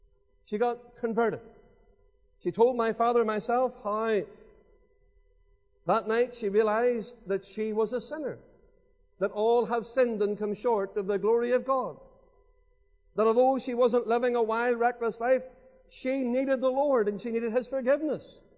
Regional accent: Lisburn, Northern Ireland, United Kingdom; I was born and brought up in Lisburn. That's where I've lived all of my life. Well, most of my life anyway.

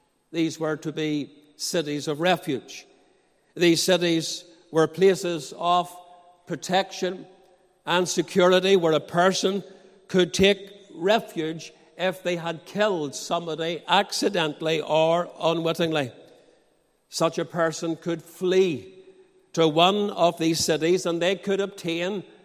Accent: Portadown, Northern Ireland, United Kingdom; As you know, I came from Portadown originally.

